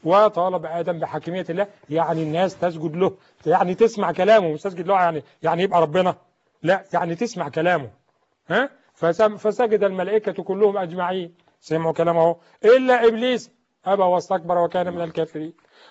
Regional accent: Egypt; وعندنا في مصر بيكتبوا في الطاقه كده رب منزل

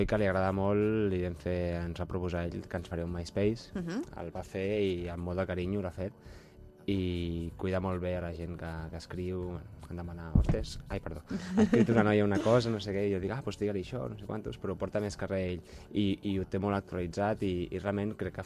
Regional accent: El Masnou, Catalonia, Spain; also born or lived in England; Jo soc de Masnou, originari de Masnou. Després vaig estar uns anys a Anglaterra.

